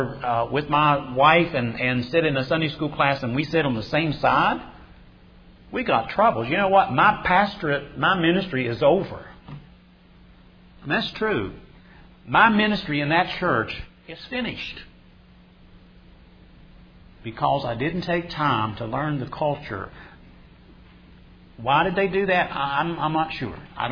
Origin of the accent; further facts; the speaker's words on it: West Virginia, United States; accent: Appalachian; I'll go back to Appalachia. I'm not changing my accent.